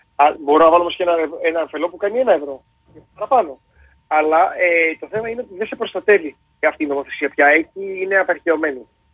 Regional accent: Kefalonia, Ionian Islands, Greece; επειδή είμαι κεφαλονίτης και μου γυαλίζει λίγο το μάτι

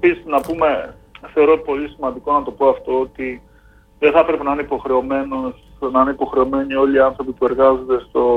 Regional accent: Crete, Greece; έχω την ευκαιρία να το κάνω μέσα στην Κρήτη, μέσα στον τόπο μου

